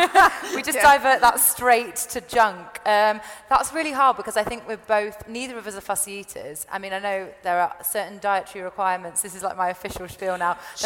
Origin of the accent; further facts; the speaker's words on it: England, United Kingdom; accent: Northern; That was my Northern